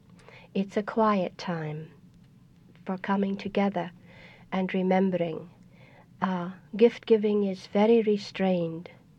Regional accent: Scotland, United Kingdom; moved away as an adult; also born or lived in Outer Hebrides; Well, I was born there, and I grew up in Scotland, and I left there when I was about 18.

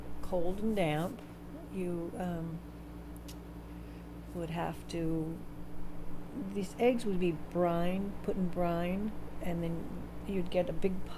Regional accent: Seattle, Washington, United States; born there; I was born in Seattle, Washington.

